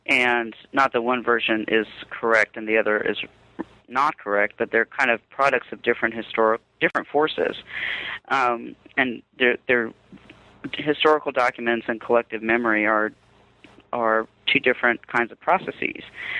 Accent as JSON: {"language": "English", "region": "Southern United States", "country": "United States", "said": "being Indian, being American, being Southern, all at the same time, and not, you know, not concerned about there being a conflict between those three identities."}